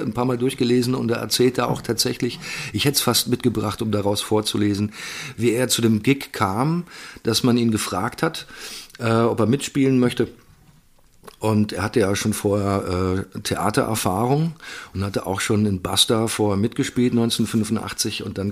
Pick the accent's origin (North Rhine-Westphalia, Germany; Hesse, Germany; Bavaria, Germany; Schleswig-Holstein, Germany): Bavaria, Germany; ich komme ja aus Bayern